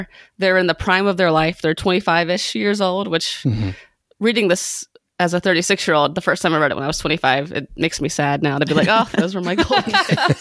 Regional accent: Savannah, Georgia, United States; We're both from Savannah, Georgia, and then we both went to UGA, and then we both went to law school.

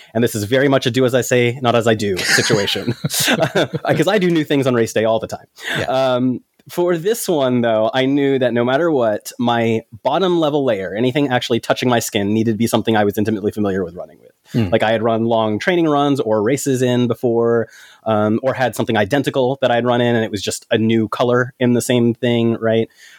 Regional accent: United States; Of course, you know, I'm American. We get weird about people's accents.

